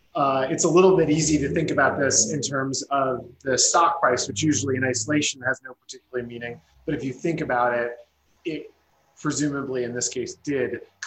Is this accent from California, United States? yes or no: no; Connecticut, United States; our state, certainly my home state of Connecticut, is completely broke.